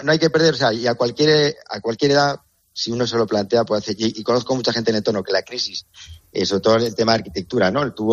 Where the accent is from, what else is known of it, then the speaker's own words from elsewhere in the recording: Castilla-La Mancha, Spain; moved away as an adult; also born or lived in Chile; yo soy manchego de origen. O sea, pero vivo aquí desde el 2007 me compré una casa, en 2011 la empecé a habitar, pero luego pasé el 13 me fui a Chile, ¿no?